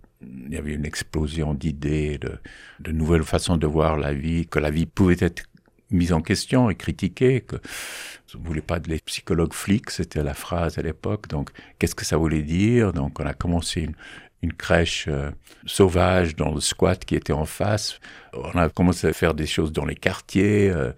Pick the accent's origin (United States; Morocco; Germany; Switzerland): United States; Florida; French is a second language; moved away as an adult; now in France; J'ai grandi en Floride, dans une famille pas du tout de gauche, dans un milieu pas du tout de gauche, et puis je suis arrivé ici.